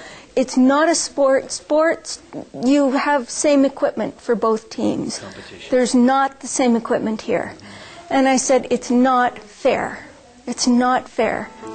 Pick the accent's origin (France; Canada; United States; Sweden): Canada; I'm Canadian.